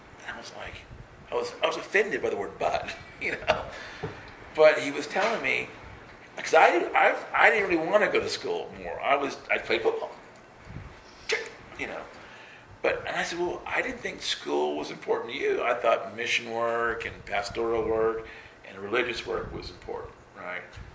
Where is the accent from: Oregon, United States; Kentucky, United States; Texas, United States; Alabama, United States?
Alabama, United States; Now, I grew up in Alabama. Because every time we'd move up my dad's army, we'd move away for 3 years, come back for 2, go away for 4, come back for 1.